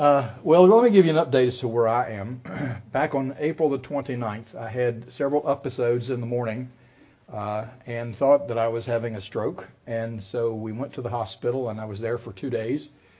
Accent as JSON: {"language": "English", "country": "United States", "said": "it's because, not because I'm from Franklin County.\" Locals, you'll know what I mean by that, the moonshine capital of the world."}